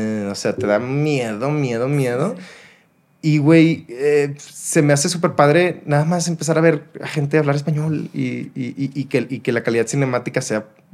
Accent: Monterrey, Nuevo León, Mexico; yo crecí en Monterrey, güey, que es una ciudad, para bien o para mal, quizás más para mal, muy agringada, güey.

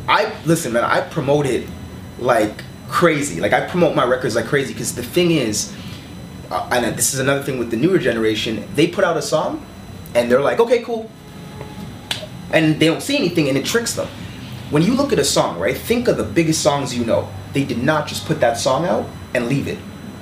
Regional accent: Toronto, Ontario, Canada; But here's the thing, growing up in Toronto, that stuff doesn't exist the way people may think, right?

